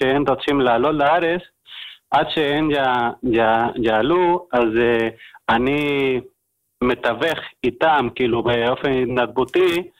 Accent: Spain; now in Israel; הפנייה שלי, אני עולה חדש, לפני 10 שנים עליתי מספרד, המרוקו ספרדית

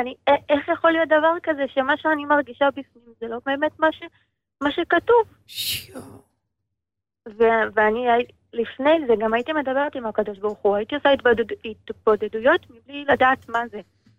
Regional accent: Southern District, Israel; אני נולדתי פה בארץ.

